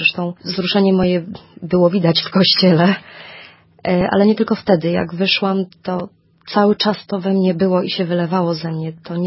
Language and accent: Polish; Silesian Voivodeship, Poland; Pochodzę ze Śląska, tam się wychowałam, w rodzinie ateistów.